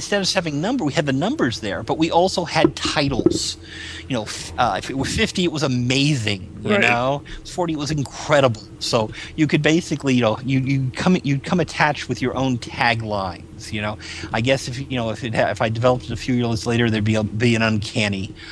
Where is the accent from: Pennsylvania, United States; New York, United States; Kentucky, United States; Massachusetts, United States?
Pennsylvania, United States; Pittsburgh; And, I took it back to my Pittsburgh crew. I'm originally from Pittsburgh.